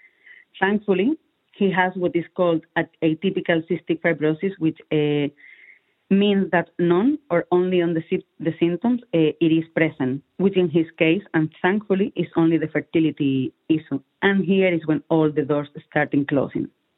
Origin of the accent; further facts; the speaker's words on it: Spain; English is a second language; moved away; I've been calling clinics outside in the UK, in Germany, in my home country in Spain.